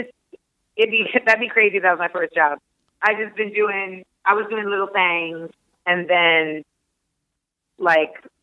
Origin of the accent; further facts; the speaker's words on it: Grenada; I'm from Grenada. We in general, and like in the Caribbean, like we just fight things.